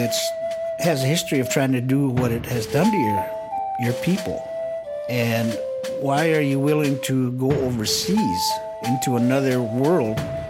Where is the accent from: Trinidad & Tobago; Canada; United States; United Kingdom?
United States; Minnesota; I am from the White Earth Band on the White Earth Reservation. I am of the Turtle Clan.